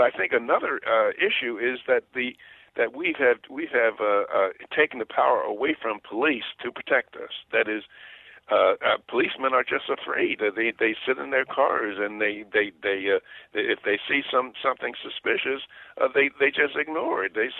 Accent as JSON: {"language": "English", "town": "Philadelphia", "region": "Pennsylvania", "country": "United States", "tie": "born or raised there", "said": "I'm 82 years old, and when I grew up in the North Philadelphia, the slums of North Philadelphia."}